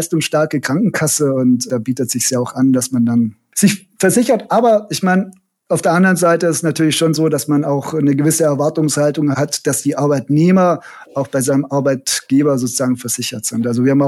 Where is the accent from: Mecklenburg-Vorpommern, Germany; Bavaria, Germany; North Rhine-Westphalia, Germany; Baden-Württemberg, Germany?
Baden-Württemberg, Germany; Ich weiß nicht, ob ihr das rausgehört habt, ja, aber ich bin doch Schwabe.